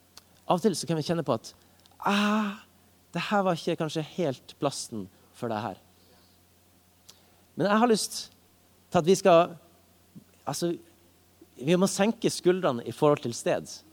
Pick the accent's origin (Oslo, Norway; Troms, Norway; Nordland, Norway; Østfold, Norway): Troms, Norway; Tromsø; Jeg er fra Tromsø. Og jeg har alltid bodd i Tromsø. Det får jeg litt pes for av og til, at jeg aldri har flyttet på meg.